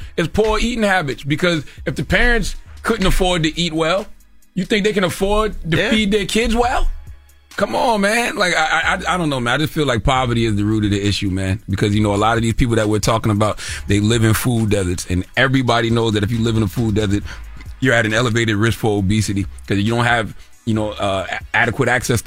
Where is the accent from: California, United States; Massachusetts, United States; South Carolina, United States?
South Carolina, United States; Moncks Corner; I think about growing up in Monk's Corner, South Carolina. Man, we used to be out all day, no cell phones, on the bikes from dirt road to dirt road, running through cornfields, running through the woods.